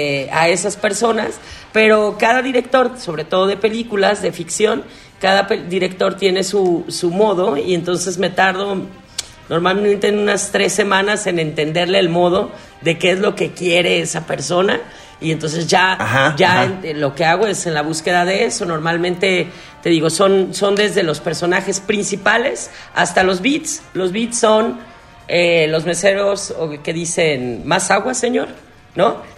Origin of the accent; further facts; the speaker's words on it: Guadalajara, Jalisco, Mexico; y como somos de Guadalajara, nos tenemos que abrazar, besar, preguntar por la familia